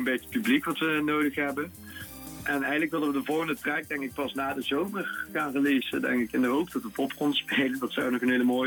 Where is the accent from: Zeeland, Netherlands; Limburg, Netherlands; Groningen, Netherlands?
Limburg, Netherlands; Weert; Ja, nou ja, goed, we komen uit Weert.